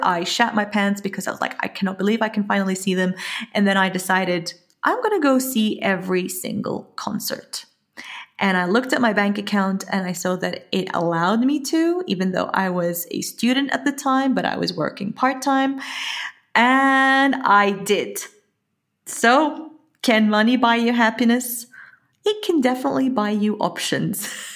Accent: Jordan; that was very unusual for a girl who's growing up in Jordan.

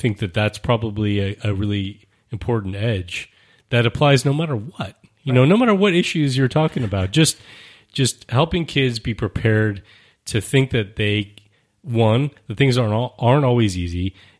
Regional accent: Israel; Although growing up in Israel, you know, I think that I was exposed to this sense of risk out there.

